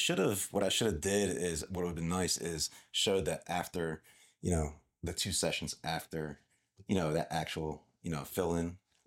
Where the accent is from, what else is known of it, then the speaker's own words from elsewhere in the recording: Hamilton, New Jersey, United States; So I grew up in Hamilton, New Jersey.